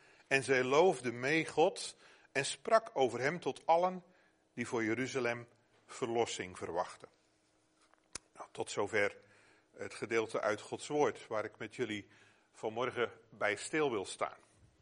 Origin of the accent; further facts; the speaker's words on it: Flanders, Belgium; Oh, wij vinden het bij ons in Vlaanderen van tijd tot tijd al pittig om te volharden.